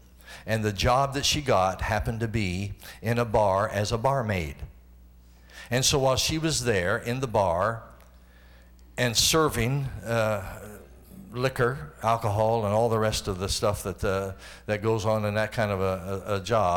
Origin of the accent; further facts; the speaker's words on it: Benton, Illinois, United States; born there; But I was born in Benton, Illinois. And of course, I don't remember that, but that's what my birth certificate says.